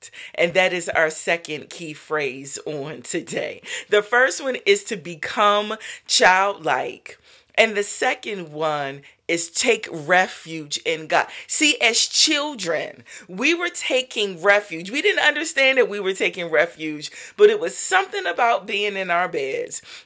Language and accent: English; Norfolk, Virginia, United States; I'm from Norfolk, Virginia, so we have experienced hurricanes.